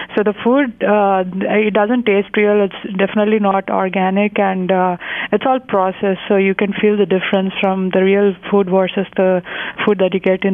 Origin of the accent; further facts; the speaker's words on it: India; English is a second language; now in United States; So me being an Indian, like, obviously I cannot eat the American food all my life, right?